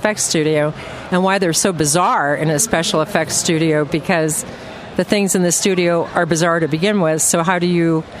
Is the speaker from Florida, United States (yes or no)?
yes; Miami, Florida, United States; I come from Miami, and a lot of people won't tell you that's actually the South, but it is. I having grown up there, I do remember when we weren't quite as international as we are now.